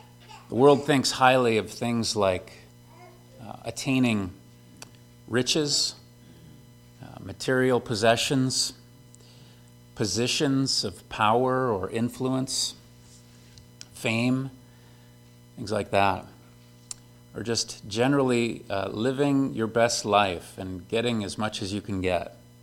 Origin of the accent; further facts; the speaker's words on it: Frankenmuth, Michigan, United States; I grew up in Frankenmuth, and there's just not so many